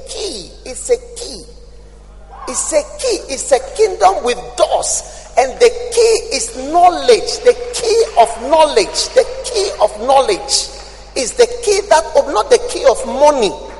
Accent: Ghana; Even though I'm a Ghanaian, I don't accept that culture.

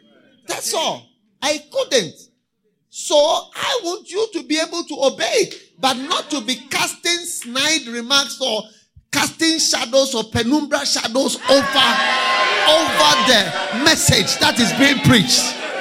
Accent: Ghana; I'm not a Canadian, so I don't know what you say. A fridge was a special thing. Yes, a fridge was the special thing. In Ghana, I'm talking of Ghana.

